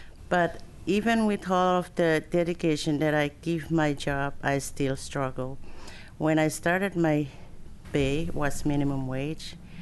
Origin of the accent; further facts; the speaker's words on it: Chuuk, Micronesia; I'm from Chuuk State in the Federated States of Micronesia.